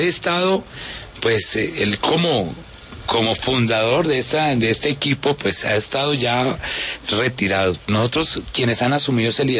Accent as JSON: {"language": "Spanish", "region": "Santander", "country": "Colombia", "said": "El equipo Aguilar, que somos muchos santandereanos."}